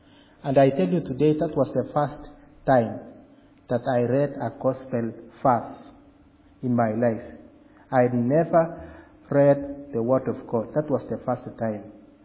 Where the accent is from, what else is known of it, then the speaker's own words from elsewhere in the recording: Kenya; also born or lived in Nairobi; In the year 2001, I moved from Nairobi, the capital city of Kenya, and went back to our rural home.